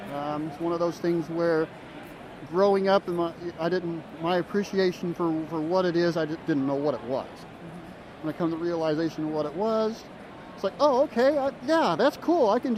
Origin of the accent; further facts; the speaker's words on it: North Dakota, United States; This is my first Anthrocon. I'm from North Dakota.